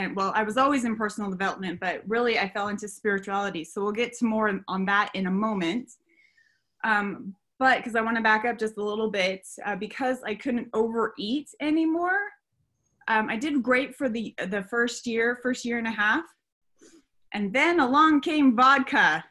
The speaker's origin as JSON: {"language": "English", "town": "Elko", "region": "Nevada", "country": "United States", "tie": "born or raised there", "said": "I was in Elko, my hometown, and my sister and I had gone out that night."}